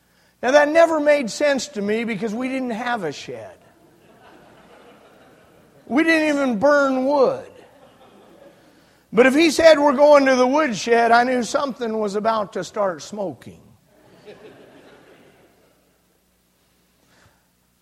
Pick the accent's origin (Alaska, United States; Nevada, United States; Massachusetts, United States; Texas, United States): Nevada, United States; Jackpot; I grew up in Jackpot, Nevada, a gambling community. There's no Christian influence at all. A gambling community is, I grew up amidst gambling and drinking and immorality.